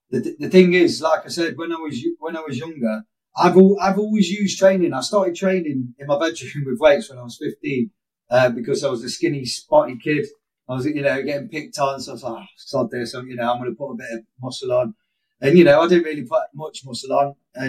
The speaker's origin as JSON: {"language": "English", "town": "Stafford", "region": "West Midlands", "country": "United Kingdom", "tie": "born or raised there", "said": "And anyway, I got back to my hometown, Stafford, where I live, to the station."}